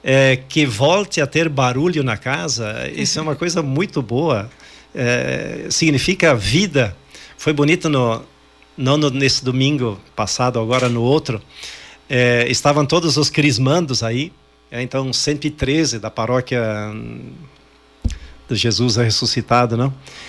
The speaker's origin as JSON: {"language": "Portuguese", "town": "Carlos Barbosa", "region": "Rio Grande do Sul", "country": "Brazil", "said": "E lá no interior de Carlos Barbosa, de onde eu sou"}